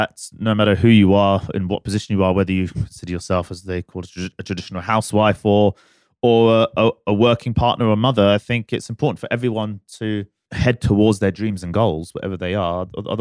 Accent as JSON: {"language": "English", "country": "United Kingdom", "said": "like I grew up, like you said, I'm a British boy at heart."}